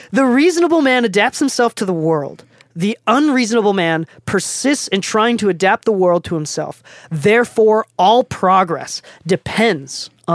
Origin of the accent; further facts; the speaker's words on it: Japan; English is a second language; I'm from Japan. I'm not even from the States. I don't know how I started speaking English. English wasn't even my first language.